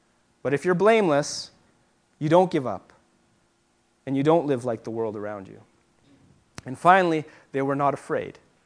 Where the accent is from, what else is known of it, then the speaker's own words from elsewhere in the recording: Moravia, Czechia; moved away; So some of you may know that I am an immigrant from the Czech Republic, And my heritage is in the Czech Republic, is from the Moravian Brotherhood.